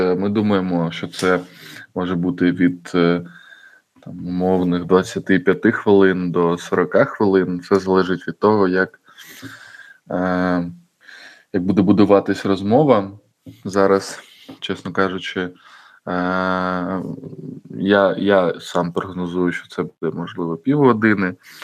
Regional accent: Crimea, Ukraine; якщо ми, як кримські татари, обираємо існування

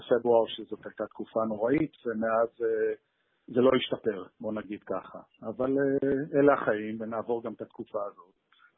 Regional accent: Jerusalem, Jerusalem District, Israel; also born or lived in United States; אני בן 57, גדלתי בירושלים, וחלק מהזמן גם היינו בשליחות בארצות הברית, אז יש לי גם רקע אמריקאי כזה, לא מבוטל.

